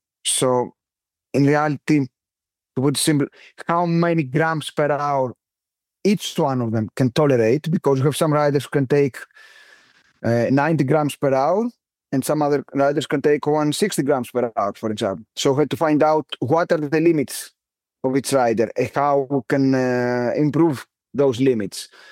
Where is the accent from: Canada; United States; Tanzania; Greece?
Greece; We did Tour of Hellas, of my home country, and we won this race